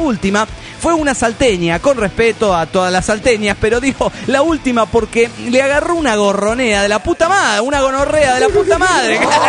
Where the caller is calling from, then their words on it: Panama; de Panamá, desintegrado